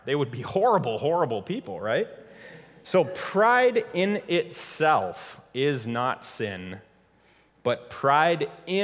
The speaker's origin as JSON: {"language": "English", "town": "Los Angeles", "region": "California", "country": "United States", "said": "I'm from LA, right? I'm from Los Angeles, California."}